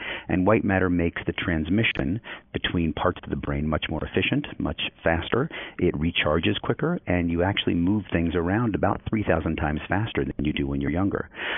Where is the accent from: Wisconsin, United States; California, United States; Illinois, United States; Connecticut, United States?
California, United States; I knew people who were affected by it growing up in the Bay Area who were sick.